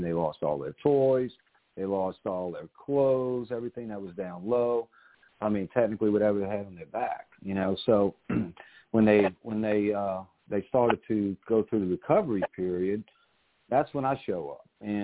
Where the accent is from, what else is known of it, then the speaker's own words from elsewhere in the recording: New Orleans, Louisiana, United States; because I'm from New Orleans area, right? We just got hit by a hurricane pretty hard.